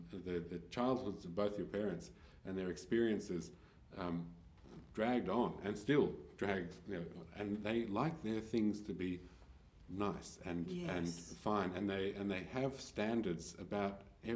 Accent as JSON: {"language": "English", "country": "Australia", "said": "as an Australian"}